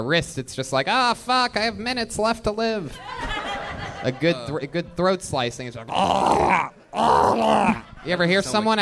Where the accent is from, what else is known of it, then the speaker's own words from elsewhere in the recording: Midwest, United States; I'm from the Midwest. I'm a big dummy.